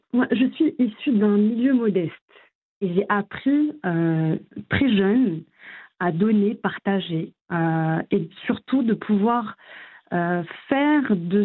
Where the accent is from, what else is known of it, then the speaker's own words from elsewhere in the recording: Casablanca, Casablanca-Settat, Morocco; moved away as an adult; now in Paris, France; Alors moi, je suis arrivée en 2009 en France. J'ai étudié à Casablanca, j'ai grandi à Casablanca. J'ai passé mes études jusqu'au bac au Maroc.